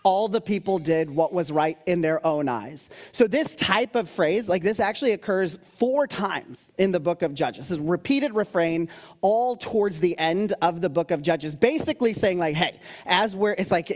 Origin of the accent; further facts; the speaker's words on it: United States; You know, I'm an American, so I have a history of my country being exactly on the opposite side of monarchy. I'm also of South Asian descent